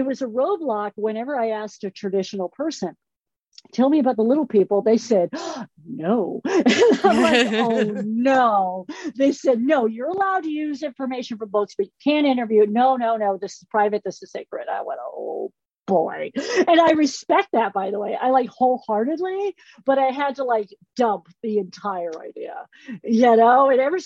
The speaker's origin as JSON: {"language": "English", "town": "Los Angeles", "region": "California", "country": "United States", "tie": "born or raised there", "said": "Another thing, because I grew up in Los Angeles. So there I am in Los Angeles."}